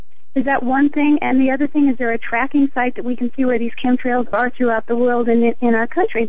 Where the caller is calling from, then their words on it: Iowa, United States; I live over here on the northwest corner of Iowa.